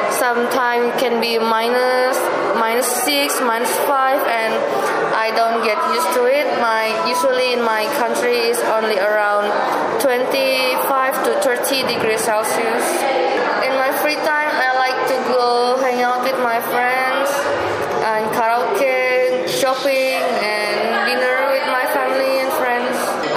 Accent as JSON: {"language": "English", "town": "Semarang", "region": "Central Java", "country": "Indonesia", "second_language": "English", "lives_now": "Poland", "said": "I'm from Indonesia. I'm 20 years old, and now I'm in my third year in university, majoring in accounting, economy."}